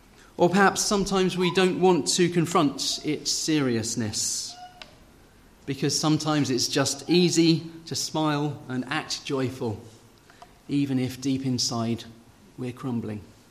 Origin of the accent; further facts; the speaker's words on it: United Kingdom; what we might be brought up as British people to keep that stiff upper lip